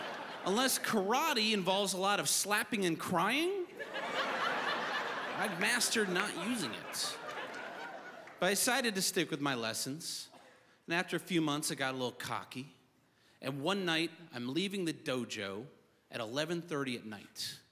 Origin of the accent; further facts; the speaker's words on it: New York City, New York, United States; I'm from New York City. Wow, really? All right, I just got a power salute there. I am from New York City.